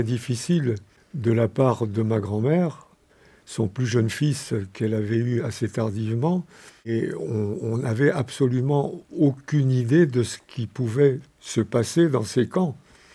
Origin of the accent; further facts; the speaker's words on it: Grand Est, France; alors que chez nous, en Moselle, on avait l'eau à l'évier depuis déjà très longtemps